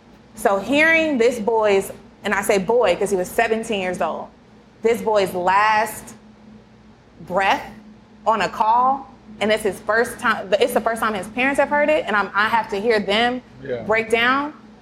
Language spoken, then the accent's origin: English; Kansas City, United States; I'm from Kansas City. It's always top 10 murder rate